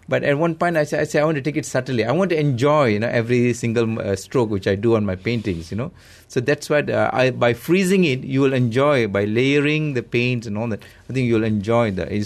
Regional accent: Malaysia; So I'm more a Malaysian.

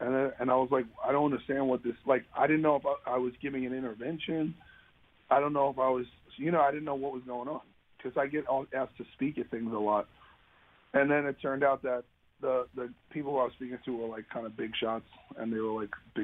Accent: New York, United States; now in Los Angeles, United States; Like, I'm from New York, and I have, you know, I grew up

